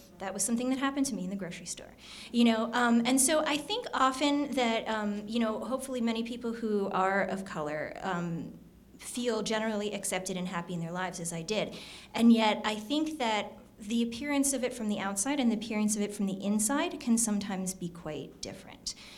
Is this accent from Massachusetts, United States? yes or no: no; Shaker Heights, Ohio, United States; I mean, I had a great experience growing up in Shaker, which is pretty diverse. There's not a lot of Asians, but race relations are something that's very much on the community's mind.